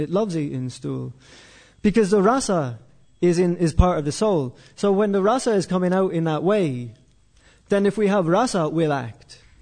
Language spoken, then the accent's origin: English; Ireland; I grew up in Ireland. I had those religious rules.